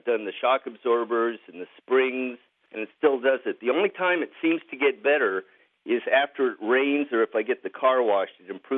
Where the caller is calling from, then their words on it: Richmond, California, United States; Hey, guys, this is … I'm calling from Richmond, California.